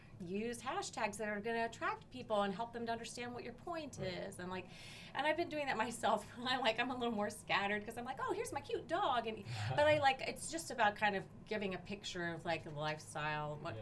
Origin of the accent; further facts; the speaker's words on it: Oklahoma, United States; we all drove to Dallas because I'm from Oklahoma